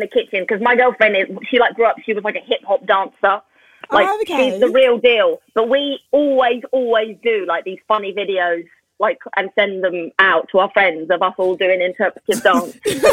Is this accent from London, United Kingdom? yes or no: yes; Lewisham, London, United Kingdom; Yes, I'm from Lewisham.